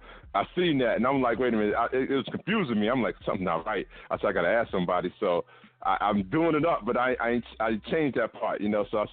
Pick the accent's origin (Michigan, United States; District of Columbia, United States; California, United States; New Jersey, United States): New Jersey, United States; I'm from Jersey.